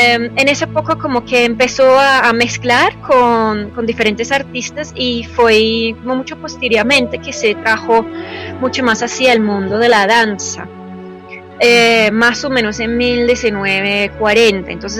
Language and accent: Spanish; United Kingdom; Spanish is a second language; yo soy del Reino Unido.